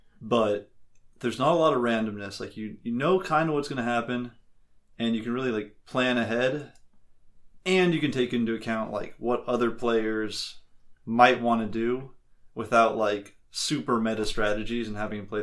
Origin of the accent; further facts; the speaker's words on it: California, United States; I grew up in California, so I wasn't in like the hinterlands in the snow, trapped inside playing board games like James every day.